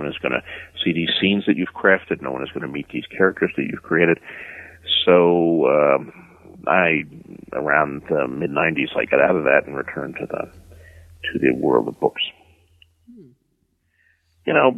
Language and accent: English; Bayonne, New Jersey, United States; when I was growing up in Bayonne, New Jersey